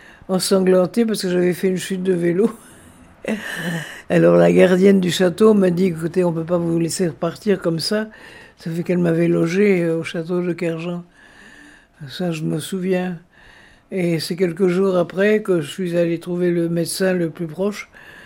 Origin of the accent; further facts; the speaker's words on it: Brest, Brittany, France; Ben oui, Brest a été complètement rasé, complètement détruit. C'est ma ville natale, hein, et c'est là que j'ai eu ma profession, où j'ai beaucoup de parents et d'amis.